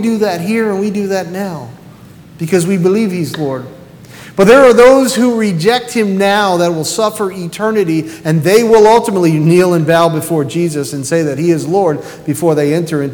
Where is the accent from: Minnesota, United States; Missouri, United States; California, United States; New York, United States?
New York, United States; this is how we are because we're from New York and we're Italians, right?